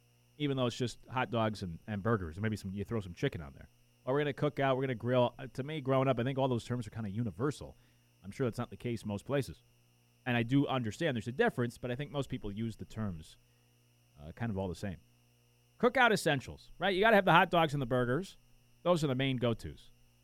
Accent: Northeast, United States; I grew up in the Northeast. We didn't do that.

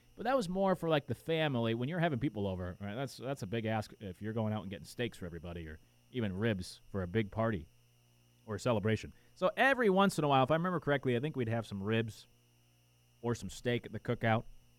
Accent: Northeast, United States; I grew up in the Northeast. We didn't do that.

